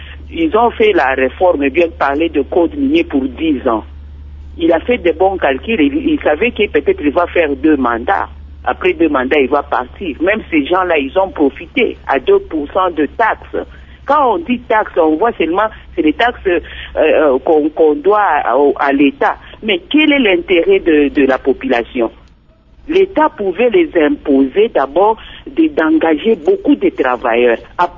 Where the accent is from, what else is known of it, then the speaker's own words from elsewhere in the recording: Haut-Katanga, DR Congo; now in United States; comme moi, j'ai grandi au Katanga.